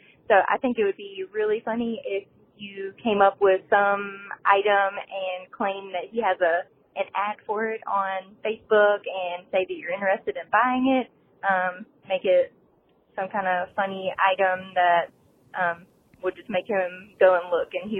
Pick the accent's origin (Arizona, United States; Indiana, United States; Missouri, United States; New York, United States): New York, United States; Long Island; I'm from Long Island, New York.